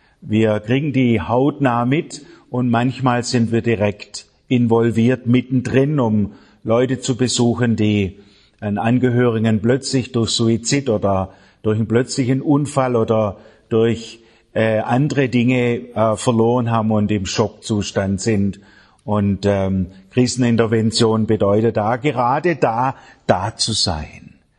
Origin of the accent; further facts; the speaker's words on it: Austria; Ich zähle mich als Österreicher, wenn ich das darf.